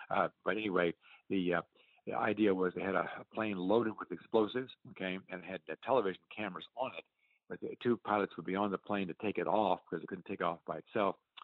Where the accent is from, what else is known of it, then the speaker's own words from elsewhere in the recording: Texas, United States; In both cases, we had a Texan as president, and I'm from Texas, and I volunteered for the Vietnam War, and I volunteered for the infantry